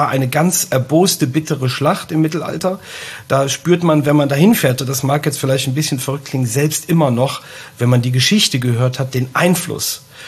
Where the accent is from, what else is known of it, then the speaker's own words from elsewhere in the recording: Schildgen, North Rhine-Westphalia, Germany; ich komme aus Schildgen. Also ich bin ja schon immer im Bergischen Land gewesen, bin nie weiter gekommen als der Oberbergische Kreis.